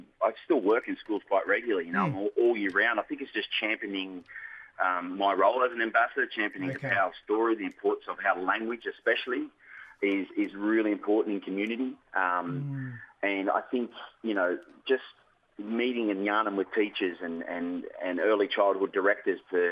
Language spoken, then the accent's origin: English; New South Wales, Australia; I'm from the Tweed Coast of New South Wales, saltwater family, Bundjalung country, the clan groups in Goodjumbara, Midjumbull, and grew up on the beaches, all mullet fishermen, my family